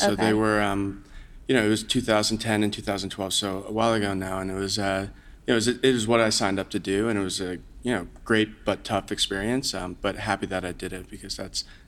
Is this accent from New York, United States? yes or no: yes; New York, United States; I grew up in the New York area, and my dad was in business